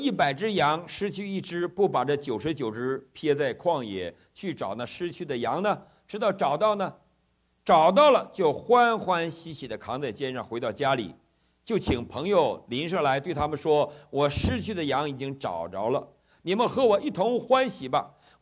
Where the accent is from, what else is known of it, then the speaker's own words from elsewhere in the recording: China; born there; 感谢主让我们生在中国